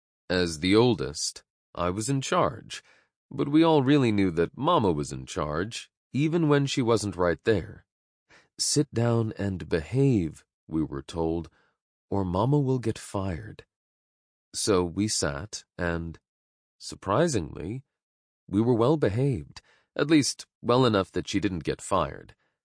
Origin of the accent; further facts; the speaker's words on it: Orange Park, Florida, United States; born there; They moved to Orange Park, Florida to start their family, and that's where I was born in December 1960.